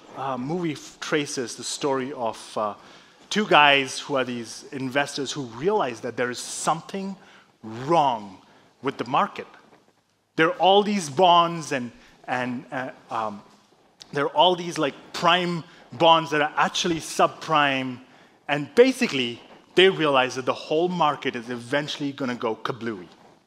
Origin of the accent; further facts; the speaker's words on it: India; I'm Indian, which is what I do. It's the one sport we're good at.